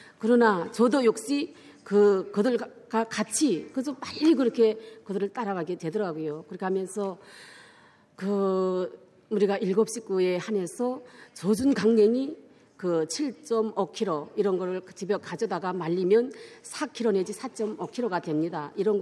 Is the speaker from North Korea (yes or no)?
yes; Pyongyang, North Korea; 저도 그때 13살 때 끌려갔을 때 정말 그 평양에서 태어나서 살다가 거기 갑자기 끌려 들어가니까